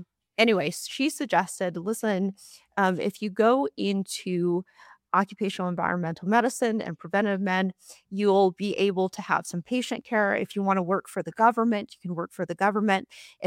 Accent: Utah, United States; I'm from Utah originally, and I worked at Hill Air Force Base as a resident.

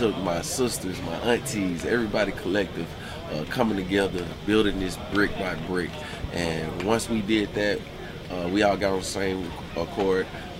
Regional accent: Alabama, United States; now in Cincinnati, United States; There's no offense to the chili. I'm from Alabama. Right. I just know what real chili tastes like.

